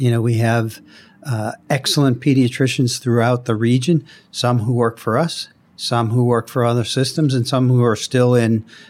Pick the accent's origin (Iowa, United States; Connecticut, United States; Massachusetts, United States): Massachusetts, United States; Boston; But I grew up in Boston. It takes me 13 minutes to get to work in the morning.